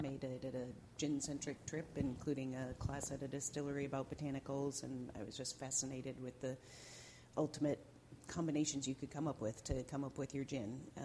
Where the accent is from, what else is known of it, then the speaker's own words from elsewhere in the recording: Edmonds, Washington, United States; I've always wanted to have a business where I live in my hometown, and that's Edmonds, and wanted to be able to walk or ride my bike